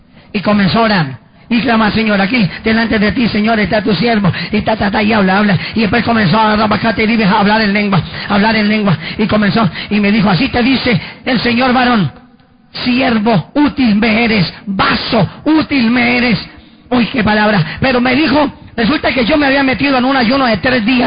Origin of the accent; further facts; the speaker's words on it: Pereira, Risaralda, Colombia; soy de Pereira